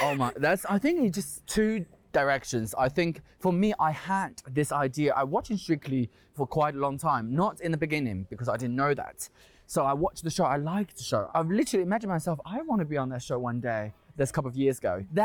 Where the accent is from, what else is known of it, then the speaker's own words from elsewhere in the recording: China; English is a second language; now in London, United Kingdom; I felt like China is my country. I'm proud to be Chinese. I loved everything in my country.